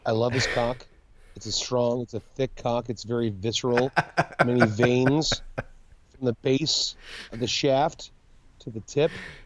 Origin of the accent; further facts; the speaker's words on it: Pennsylvania, United States; Like, motherfucker, I'm here. I'm from Pennsylvania, dude.